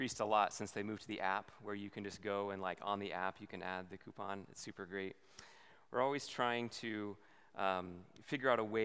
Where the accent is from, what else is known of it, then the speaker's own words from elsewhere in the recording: Midwest, United States; I don't really know how to say it, but I grew up in the Midwest, so.